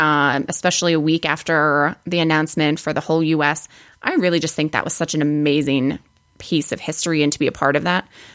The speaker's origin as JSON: {"language": "English", "region": "Wisconsin", "country": "United States", "tie": "born or raised there", "said": "I've done them all in Wisconsin, so in my hometown. So they were local there."}